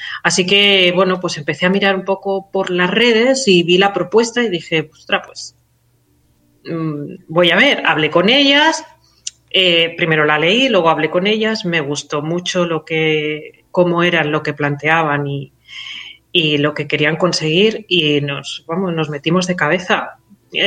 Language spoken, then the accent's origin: Spanish; Catalonia, Spain; soy catalana